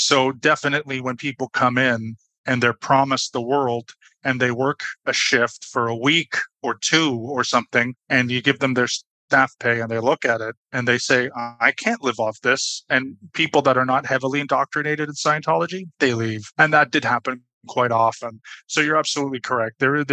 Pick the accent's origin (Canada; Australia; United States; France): Canada; growing up in Canada